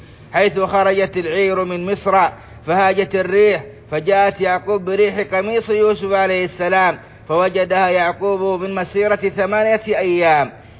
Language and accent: Arabic; Saudi Arabia; اللهم أدم على بلادنا السعودية أمنها وإيمانها وقيادتها والخيرات التي فيها